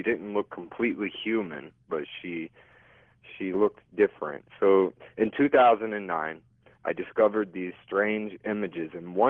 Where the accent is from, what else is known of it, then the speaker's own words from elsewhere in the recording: Florida, United States; also born or lived in Long Island, New York; I'm a painter from Long Island, New York. I grew up on a farm in Florida on an orange grove, and years ago I decided to go to the big city, and I went to New York